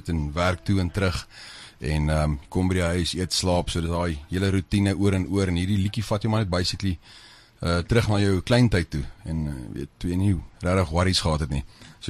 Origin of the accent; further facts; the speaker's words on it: Bushveld, South Africa; Ja, ek kom van die Bosveld vure en so aan.